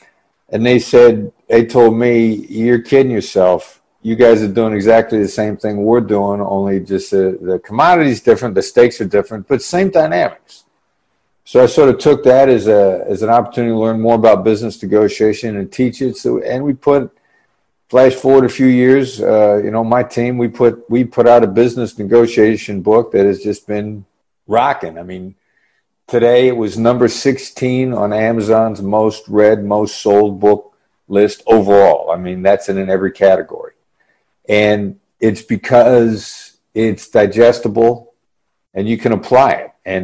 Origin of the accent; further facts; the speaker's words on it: Iowa, United States; All right. I grew up in Iowa, and I'm on your podcast.